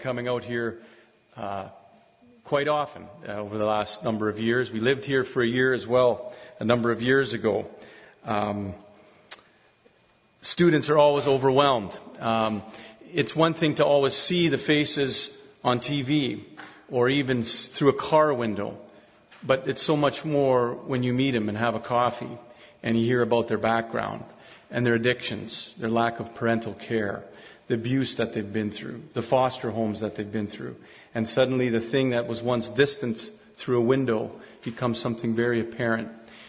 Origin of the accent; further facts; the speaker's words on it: Winnipeg, Manitoba, Canada; I'm from Winnipeg.